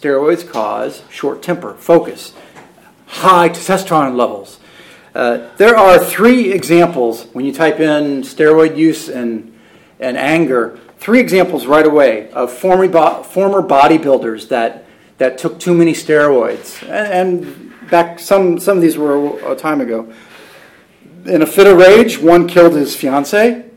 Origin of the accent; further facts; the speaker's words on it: England, United Kingdom; You know, we're English, so that's what we do. We get angry.